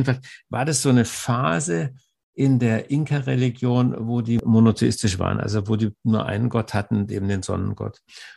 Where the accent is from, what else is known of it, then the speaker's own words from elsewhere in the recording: Munich, Bavaria, Germany; born there; Also ich bin geboren in München